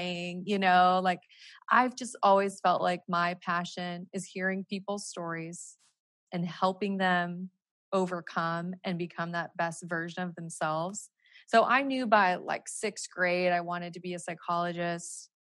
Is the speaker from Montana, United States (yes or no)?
yes; Montana, United States; I mean, I grew up in Montana on a farm. So, you know, like very much hard work background.